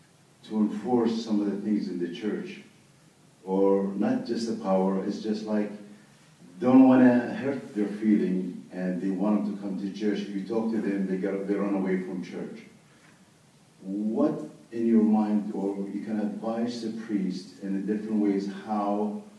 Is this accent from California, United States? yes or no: yes; San Francisco, California, United States; I'm from San Francisco.